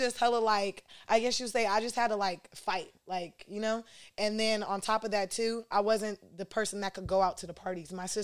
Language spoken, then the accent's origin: English; Lodi, California, United States; also born or lived in Stockton; when I was younger, my mom had moved me to Lodi. So I was hella whitewashed. That's why I'm hella proper.